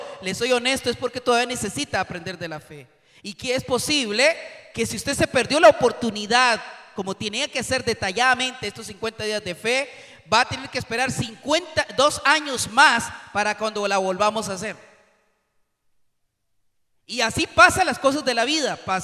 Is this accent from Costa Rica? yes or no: yes; Costa Rica; es primero voy a ver si me sirve, como buen tico, voy a ver si me sirve.